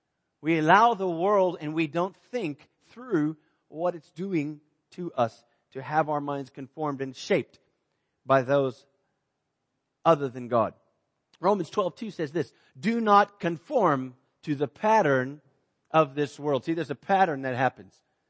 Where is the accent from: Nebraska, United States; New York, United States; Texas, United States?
Texas, United States; now in South Africa; We mentioned Texas, and I'm in South Africa, the more I'm getting prouder of being a Texan.